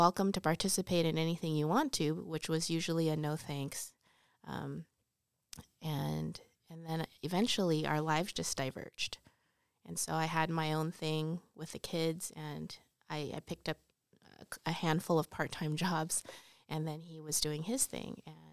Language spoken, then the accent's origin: English; California, United States; moved away as an adult; now in Ohio, United States; I grew up in California, lived here pretty much my whole life, and then he got into a law school in Ohio.